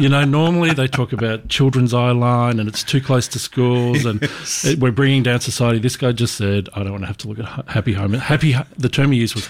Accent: Bunyip, Victoria, Australia; I grew up in Bunyip.

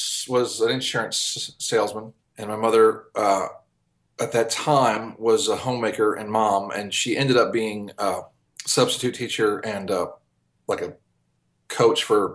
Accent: St. Petersburg, Florida, United States; also born or lived in Malden, South Carolina; Or I guess it was really Malden, South or Simpsonville or Malden, South Carolina. And then I moved from Malden to St. Pete, Florida. And this is all before the age of 6 or 7.

